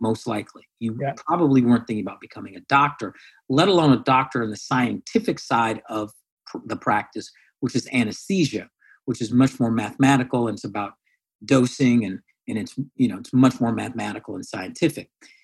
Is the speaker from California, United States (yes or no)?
yes; California, United States; also born or lived in Iowa; And so I was born in Iowa because my parents went back to Iowa for their medical residency, leaving Howard after Howard. And I was born there. Eventually, my parents split up, moved out to California, the Bay Area, and then Sacramento, et cetera.